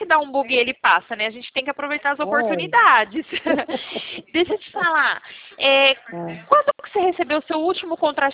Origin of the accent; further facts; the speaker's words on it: São Paulo, Brazil; Mulher, eu sou de São Paulo, né?